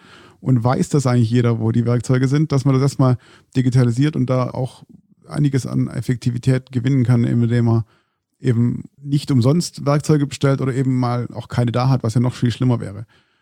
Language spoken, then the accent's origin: German; Stuttgart, Baden-Württemberg, Germany; Gut, ich komme natürlich aus dem Robusraum Stuttgart